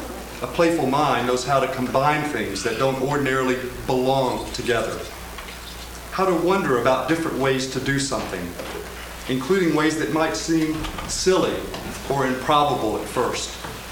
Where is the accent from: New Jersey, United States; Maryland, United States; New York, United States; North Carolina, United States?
North Carolina, United States; Asheville; I'm from Asheville, North Carolina, also known as the freak capital of the United States.